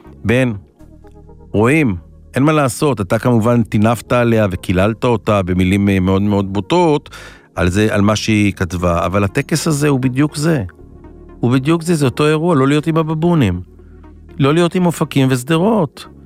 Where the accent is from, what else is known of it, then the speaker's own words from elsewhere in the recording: Kiryat Shmona, Northern District, Israel; born there; אני לוחם בחטיבת הקומנדו, עשיתי עד היום 227 ימי יום בשירות מילואים, ואני גם מפונה מקריית שמונה, עיר הולדתי האהובה. עיר של אנשים עם לב טוב, עזרה הדדית, ערכים של פעם